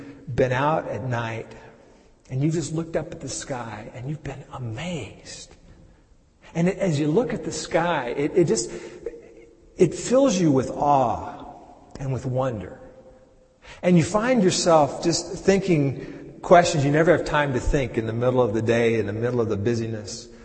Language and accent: English; Texas, United States; But when I was growing up in Texas, every year we would travel to Colorado.